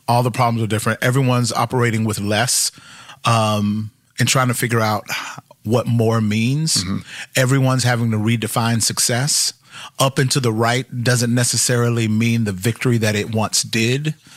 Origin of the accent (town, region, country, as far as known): the South, United States; born or raised there